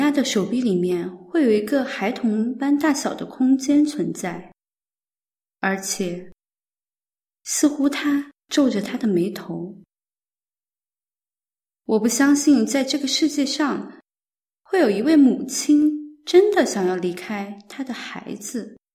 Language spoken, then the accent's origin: Chinese; Guiyang, Guizhou, China; 我的家乡贵州贵阳。这是一座被森林覆盖了一大半的城市。在贵阳，我和家人们一起住在摩天大楼里面，公寓很大，但窗户外的远处却是另一栋大楼